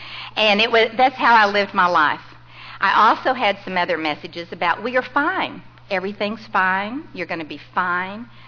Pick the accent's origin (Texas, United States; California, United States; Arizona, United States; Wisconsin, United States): Texas, United States; San Antonio; also born or lived in Midland; After I was born in Midland, my family moved to San Antonio, and that's where I grew up.